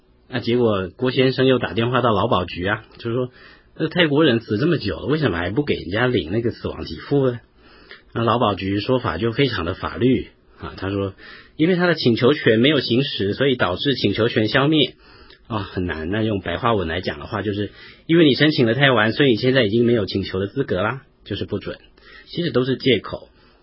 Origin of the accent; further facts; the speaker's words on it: Yunlin County, Taiwan; 他们公司的地址在云林，也就是我的故乡